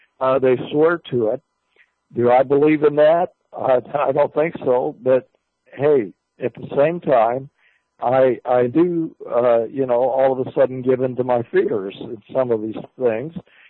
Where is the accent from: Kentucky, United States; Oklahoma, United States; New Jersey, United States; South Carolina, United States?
Oklahoma, United States; Muskogee; the Ritz Theater here in my hometown of Muskogee